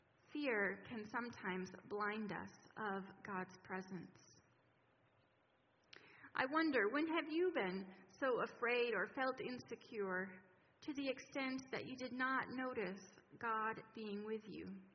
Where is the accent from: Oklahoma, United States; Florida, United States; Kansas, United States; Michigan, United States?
Michigan, United States; Kalamazoo; I was born and raised in Kalamazoo